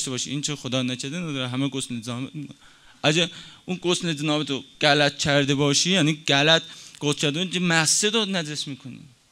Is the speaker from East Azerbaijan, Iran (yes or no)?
yes; Tabriz, East Azerbaijan, Iran; ما تبریزیام، چون خودم اهل تبریزیم